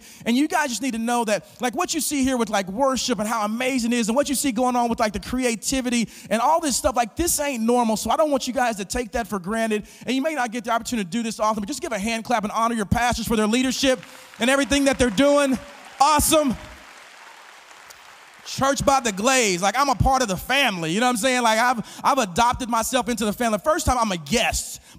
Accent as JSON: {"language": "English", "town": "Oklahoma City", "region": "Oklahoma", "country": "United States", "said": "But again, I'm from Oklahoma City."}